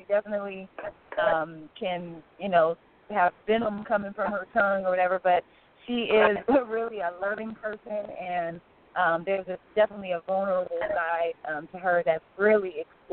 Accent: Sacramento, California, United States; You know, I'm from Sacramento, and I'm definitely brown-skinned, and I wear my hair natural

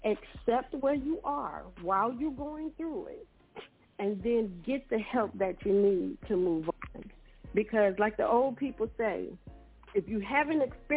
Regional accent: Saginaw, Michigan, United States; I grew up inner city in Saginaw, Michigan.

